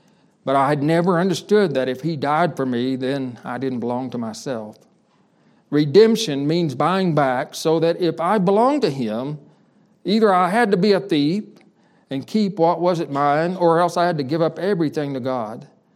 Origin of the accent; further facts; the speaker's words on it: Dumas, Texas, United States; now in Ghana; Well, I'm from Dumas, Texas. My sending church in Fort Worth, and I live in Ghana, West Africa.